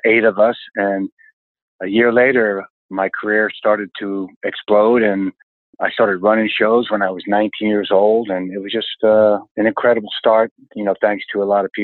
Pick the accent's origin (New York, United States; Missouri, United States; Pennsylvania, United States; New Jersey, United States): New Jersey, United States; South Plainfield; moved away as an adult; now in California, United States; Well, I'm originally from South Plainfield, New Jersey, and I graduated from high school. And 2 weeks later, I came out to California with $52 and two suitcases